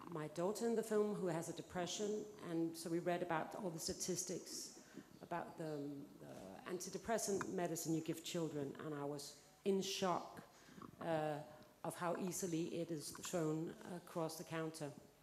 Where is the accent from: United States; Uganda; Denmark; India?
Denmark; English is a second language; I'm from Denmark.